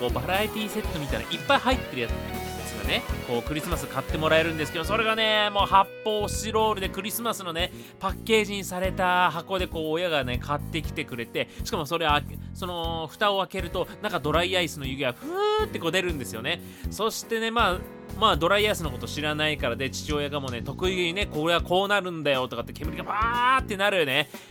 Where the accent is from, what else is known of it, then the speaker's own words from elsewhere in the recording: Kentucky, United States; moved away; 僕の地元ケンタッキー